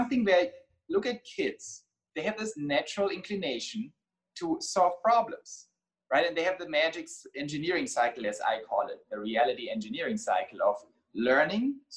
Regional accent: Germany; I grew up in Germany.

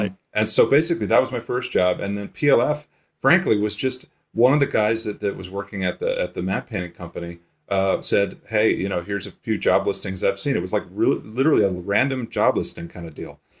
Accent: New York, United States; I think, you know, growing up in New York, I didn't know a whole lot about the industry

